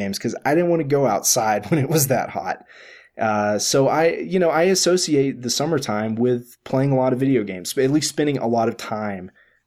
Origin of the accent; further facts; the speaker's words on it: the South, United States; And I grew up in the South where it's friggin' hot in the summer and you don't want to go outside.